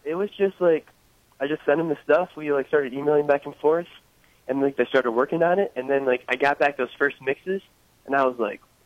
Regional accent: Detroit, Michigan, United States; because we're from Detroit and we care about our city.

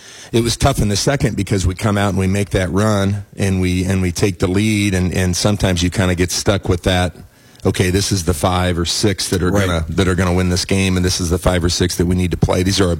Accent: Ottumwa, Iowa, United States; growing up in Atumwa, I don't think I ever went through the Albia Square.

